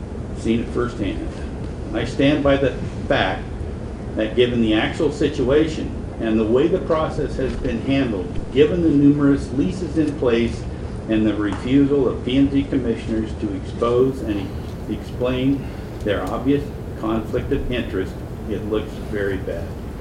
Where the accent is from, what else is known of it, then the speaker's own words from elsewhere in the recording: Payette, Idaho, United States; born there; I was born in Payette.